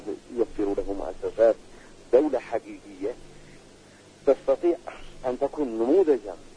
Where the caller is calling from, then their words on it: Sanaa, Amanat Al Asimah, Yemen; أن بعض الأشخاص هنا في صنعاء، وأنا أحددك الآن من صنعاء